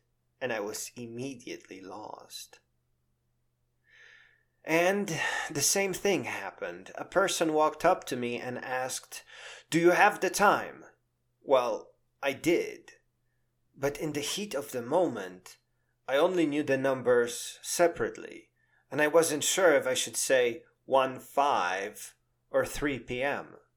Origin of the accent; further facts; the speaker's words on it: Poland; accent: Polish; English is a second language; English, and I still pronounce it the Polish way with the hard Z. But get this, later it turned out my accent was fine.